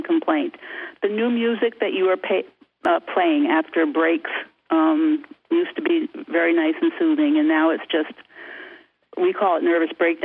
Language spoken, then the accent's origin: English; Sharon, Connecticut, United States; I'm from Sharon, Connecticut.